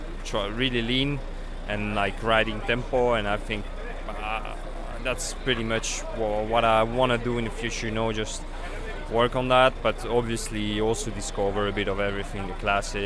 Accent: France; first language Russian; English is a second language; also born or lived in Italy; I'm born in Italy, grew up in France, parents cyclists, both Russians. At home I speak Russian. Then obviously, like, I grew up in France, I did all my studies, school in France, so that's two languages, then English. And yeah, I would say a little bit of Spanish

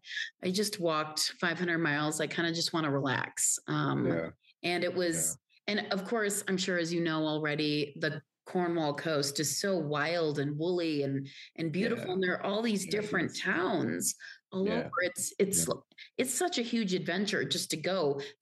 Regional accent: Pakistan; now in Santa Fe, United States; since I grew up in Pakistan

